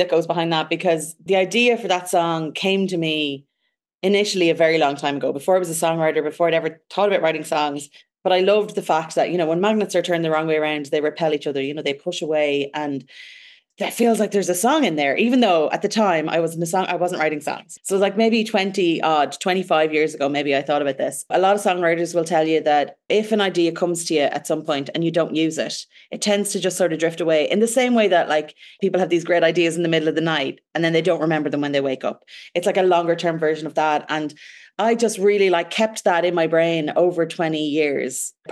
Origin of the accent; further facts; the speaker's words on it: Ireland; And we found on the road, when people hear that I'm Irish, they have this assumption that I'm going to sing Irish songs.